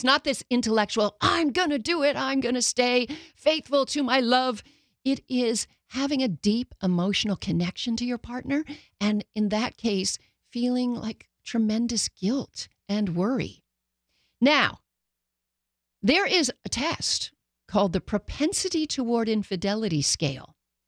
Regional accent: Canada; Hello, Canada. You know I'm Canadian too.

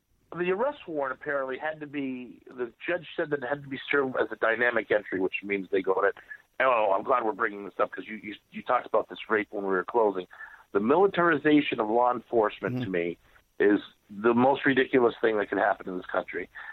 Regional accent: New England, United States; Like, I'm from New England.

